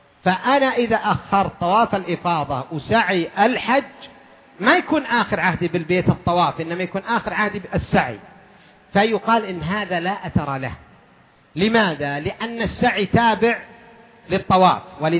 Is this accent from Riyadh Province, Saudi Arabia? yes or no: no; Al-Qassim, Saudi Arabia; حنا على ما قال في مثلا عندنا بالقصيم